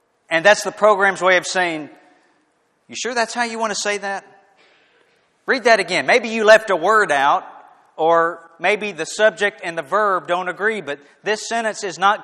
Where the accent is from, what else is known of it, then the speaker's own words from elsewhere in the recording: Deer Park, United States; I am 43 years old. I am from Deer Park. I am married.